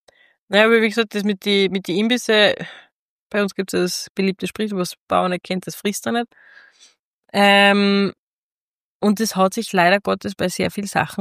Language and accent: German; Salzburg, Austria; ich bin zwar Salzburgerin